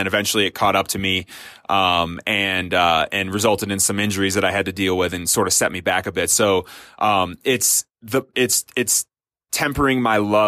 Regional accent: Illinois, United States; Okay, so I'm from Central Illinois, so I just like to point out that I think the Midwest folks are able to deal with cold

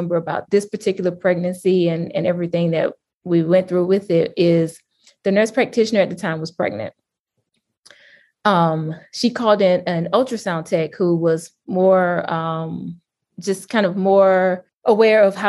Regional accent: the South, United States; We live in the Midwest, but I'm from the South, so a Southern girl at heart.

